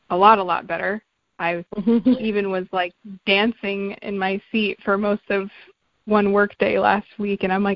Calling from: Seattle, Washington, United States; I'm calling from Seattle.

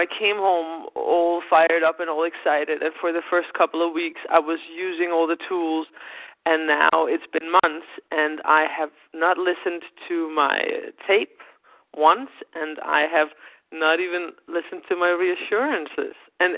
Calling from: Copenhagen, Capital Region of Denmark, Denmark; English is a second language; I'm calling from Copenhagen, Denmark.

